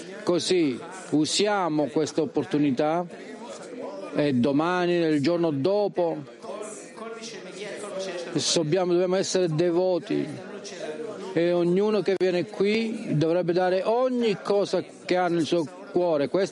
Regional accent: Argentina; Italian is a second language; moved away; Io vengo dall'Argentina

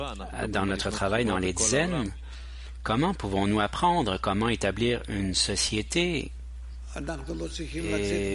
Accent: Chile; French is a second language; moi-même je viens du Chili de l'Amérique du Sud

